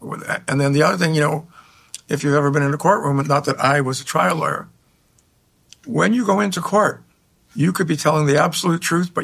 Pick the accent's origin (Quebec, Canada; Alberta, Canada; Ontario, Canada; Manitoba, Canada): Ontario, Canada; Toronto; So growing up in Toronto, I loved music.